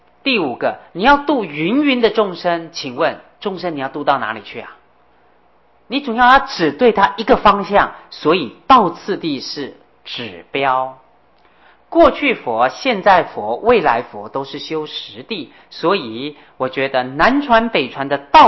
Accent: China; 我们中国人都非常喜欢六度波罗蜜

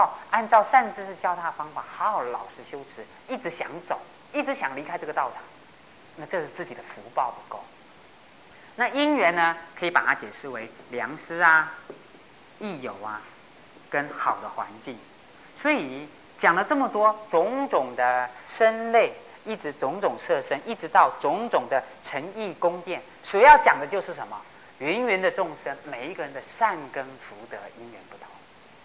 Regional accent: China; 我们中国人也沾上一个这个叫做三角，不是角啊，对，三寸金莲。

